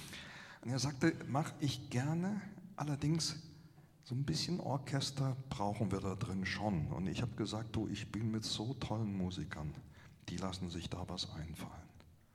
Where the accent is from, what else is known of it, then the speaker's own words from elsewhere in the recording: Saarland, Germany; Ich komme aus dem Saarland. Das Saarland ist ja ein sehr kleines Land und es gehört zu Deutschland.